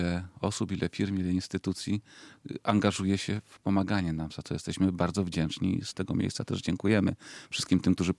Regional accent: Kraków, Lesser Poland, Poland; ja jestem człowiekiem z Krakowa, który mieszka tutaj jakiś czas

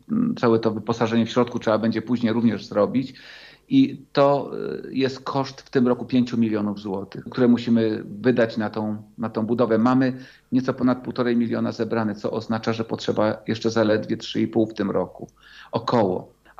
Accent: Kraków, Lesser Poland, Poland; Ja z Krakowa przyjechałem tutaj

